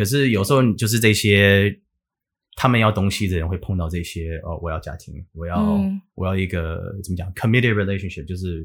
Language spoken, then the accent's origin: Chinese; United States; Chinese is a second language; 我们美国人也是会说